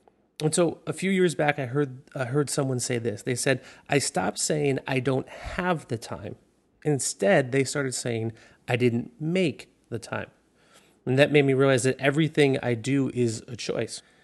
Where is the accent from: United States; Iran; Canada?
Canada; Ontario; So a province in Canada is like a state, and it's actually where I'm from. I'm from Canada originally